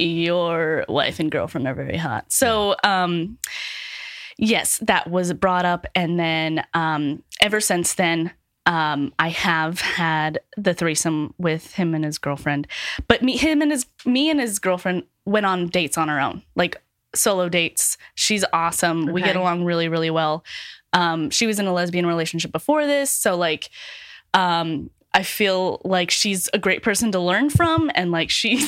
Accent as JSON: {"language": "English", "region": "Utah", "country": "United States", "said": "So I am from Utah, obviously a lot of, and like many generations are from Utah"}